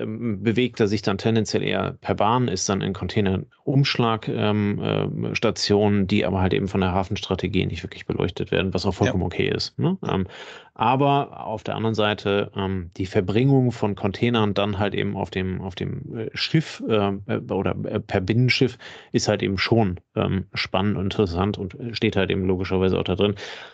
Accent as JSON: {"language": "German", "region": "Hamburg", "country": "Germany", "said": "also für mich als Hamburger fängt ja Süddeutschland kurz hinter Hamburg an, ne?"}